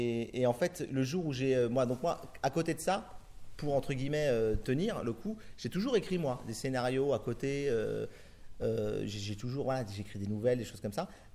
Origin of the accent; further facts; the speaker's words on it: Paris, Île-de-France, France; born there; moi j'ai adoré Paris, moi je suis né à Paris, enfin je suis breton mais je suis né à Paris.